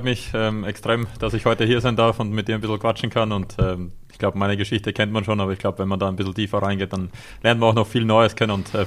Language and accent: German; Atzenbrugg, Lower Austria, Austria; in Sitzenberg und in Atzenbruck bin ich dann zu Hause. Da habe ich auch Fußball gespielt bei meinem Heimatverein. Und ja, aufgewachsen auf dem Bauernhof.